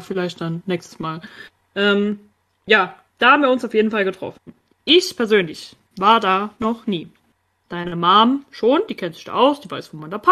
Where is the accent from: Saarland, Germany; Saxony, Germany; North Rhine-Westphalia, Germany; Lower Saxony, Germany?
Saarland, Germany; Ja, das gibt's ja normalerweise auch nicht so oft, glaube ich. Bei uns im Saarland auf dem Erbeskopf natürlich schon.